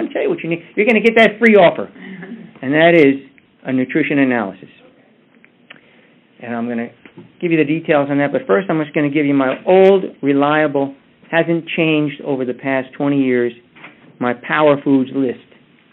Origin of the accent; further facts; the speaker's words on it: Kansas, United States; Yeah, I'm from Kansas. I've lived in Kansas.